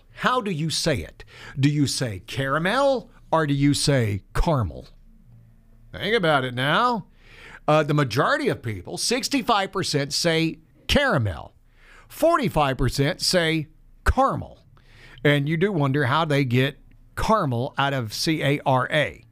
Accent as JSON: {"language": "English", "region": "the South", "country": "United States", "tie": "born or raised there", "said": "now you have to understand, I grew up in the South. We don't have salmon in the South. It's just not something that you fish. In fact, the only salmon I ever saw growing up came out of a can."}